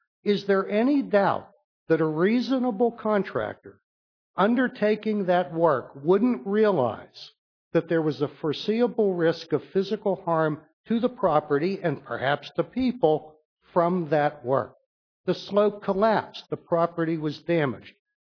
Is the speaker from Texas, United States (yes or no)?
no; Pittsburgh, Pennsylvania, United States; also born or lived in West Virginia; And as an old torts lawyer in West Virginia, even though I come from Pittsburgh